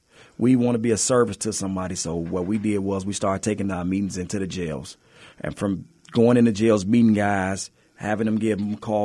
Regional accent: Minneapolis, Minnesota, United States; also born or lived in Chicago; I was raised in Chicago. I was born in Chicago, moved to Minneapolis at a young age with my family. But I grew up around a life of crime.

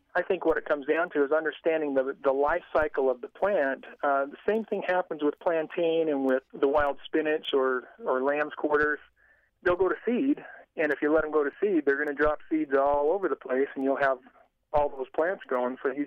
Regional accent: Idaho, United States; I grew up in Idaho, and I was taught some of this stuff by my father when I was younger, but not to a huge degree.

